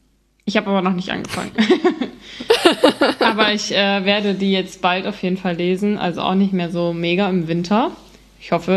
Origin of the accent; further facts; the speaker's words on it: North Germany, Germany; ich komme aus Norddeutschland. Ich weiß gar nicht, ob wir das irgendwann mal gesagt haben, aber ich komme von ganz oben, Nordseeküste.